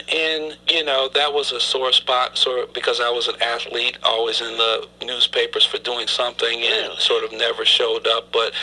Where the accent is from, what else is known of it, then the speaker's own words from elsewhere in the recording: Buffalo, New York, United States; also born or lived in Rochester; I was born in Rochester, New York, but raised in Buffalo, New York